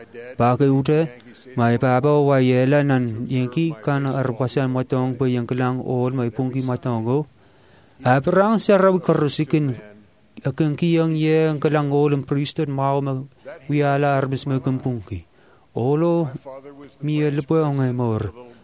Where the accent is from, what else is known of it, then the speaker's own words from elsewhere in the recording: Princeton, New Jersey, United States; born there; When we are young, I was born in Princeton, New Jersey, in the United States.